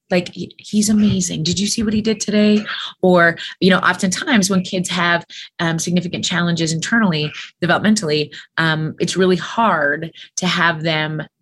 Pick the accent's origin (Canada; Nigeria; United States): Canada; Alberta; I'm from Alberta in a farm town, so cows are always on my head.